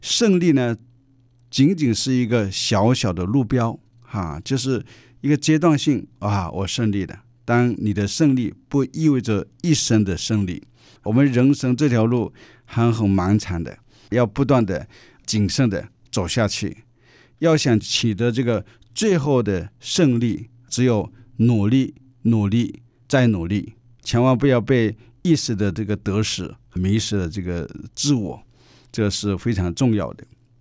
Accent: China; 所以我们中国人有一句话常常讲的，富不过三代啊

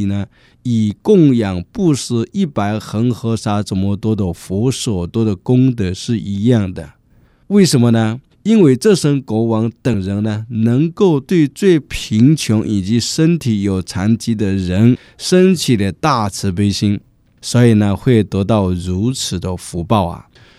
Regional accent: China

